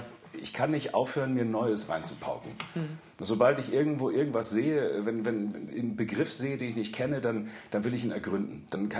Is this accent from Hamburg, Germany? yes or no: yes; Hamburg, Germany; Ich komme ja nicht direkt aus Wilhelmsburg. Genau genommen komme ich aus Waltershof. Ja, Waltershof und Neuhof, das sind zwei verschwundene Viertel in Wilhelmsburg.